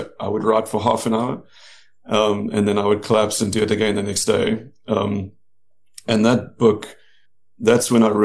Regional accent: South Africa; But when I finished school, being a South African kid, I was concerned about getting a job.

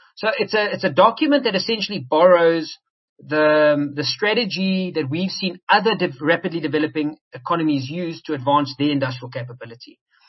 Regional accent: South Africa; as a South African

